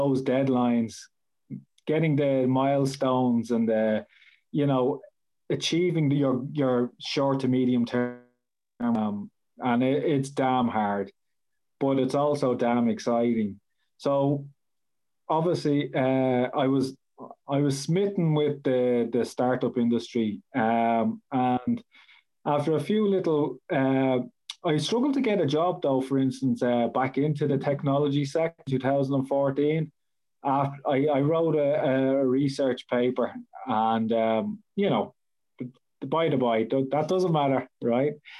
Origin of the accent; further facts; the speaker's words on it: Dublin, Leinster, Ireland; So, so obviously I'm from Dublin.